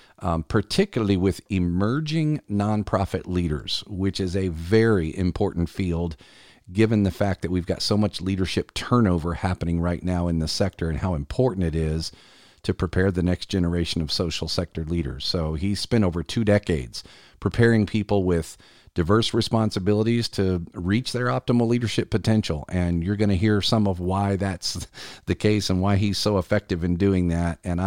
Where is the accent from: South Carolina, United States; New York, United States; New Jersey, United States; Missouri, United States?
South Carolina, United States; at one of our statewide conferences here in my home state of South Carolina